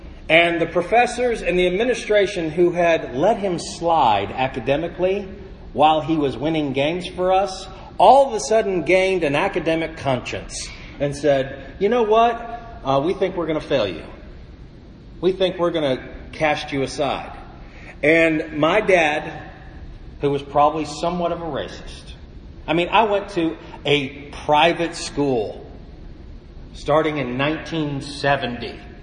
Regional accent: Florida, United States; I grew up in South Florida, and South Florida in the 60s and 70s was racially divided, but by a large geographic dividing point.

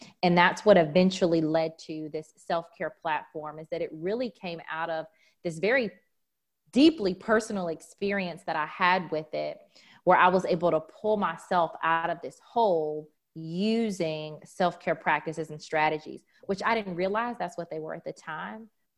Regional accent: United States; just as an homage to the fact that, you know, I am African American.

